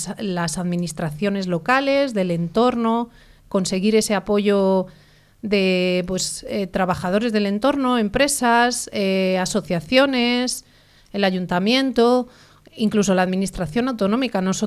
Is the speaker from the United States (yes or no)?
no; Valladolid, Castile and León, Spain; porque somos de Valladolid y provincia.